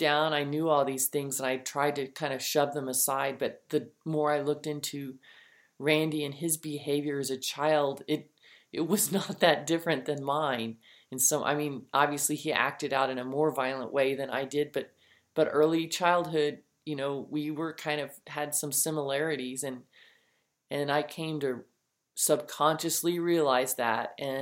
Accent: Texas, United States; she was from Japan and I was from Texas. I grew up in East Texas, which is a rural area, and I roamed the woods.

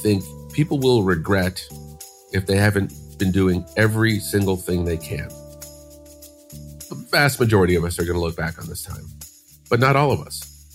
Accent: Chicago, Illinois, United States; now in California, United States; I grew up in Chicago, went to college.

